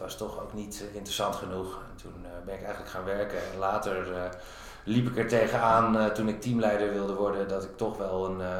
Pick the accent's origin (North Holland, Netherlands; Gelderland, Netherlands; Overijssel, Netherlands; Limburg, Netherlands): North Holland, Netherlands; Hilversum; also born or lived in Amsterdam; En in Hilversum getogen. Toen ben ik een jaar of 6 geleden naar Utrecht verhuisd. En daar woon ik nu nog steeds.